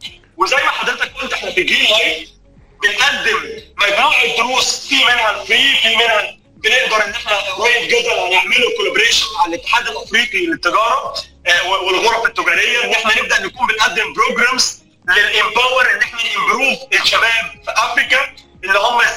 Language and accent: Arabic; Egypt; كمصري افريقي او مصري عربي او كمواطن عايش في افريقيا عموما،